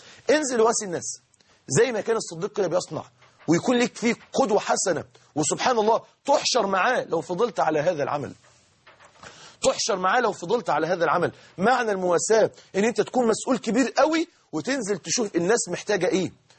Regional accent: Mansoura, Dakahlia, Egypt; لما مسك محافظه عندنا في المنصوره

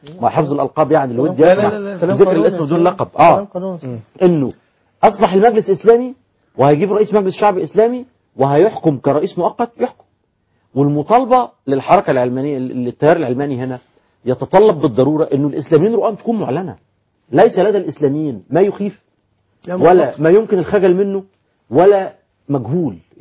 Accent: Egypt; إحنا عندنا في مصر دلوقتي بنية سياسة قائمة على فكرة الثمرة المحرمة.

